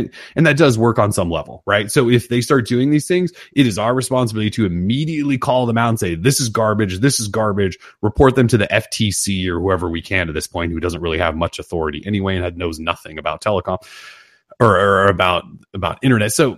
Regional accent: Montana, United States; now in Portland, United States; I grew up in Montana. We had no choices for anything.

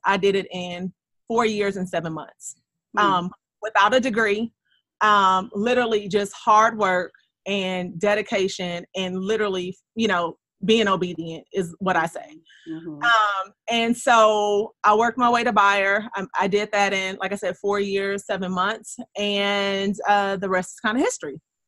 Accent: Los Angeles, California, United States; So I took a trip to my hometown back to LA and bought about $10,000 worth of clothing

